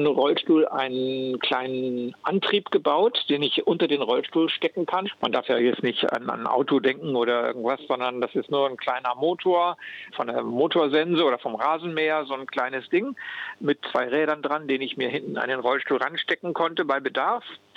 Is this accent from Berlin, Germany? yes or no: no; Lower Saxony, Germany; Ich komme aus dem Südrand der Lüneburger Heide, also Norddeutschland, östlich von Hannover.